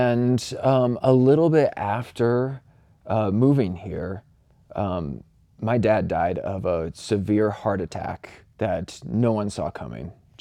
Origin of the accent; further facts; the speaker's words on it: Manhattan, Kansas, United States; born there; also born or lived in Columbia, Missouri / Fort Collins, Colorado; So I was born in Manhattan, Kansas.